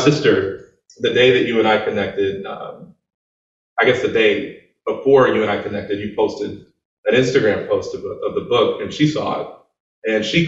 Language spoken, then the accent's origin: English; Houston, Texas, United States; born there; I was born in Houston.